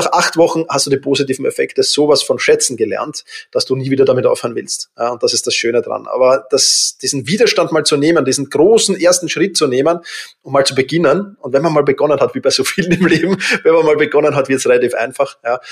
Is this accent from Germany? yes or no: no; Vienna, Austria; ich bin halt Wiener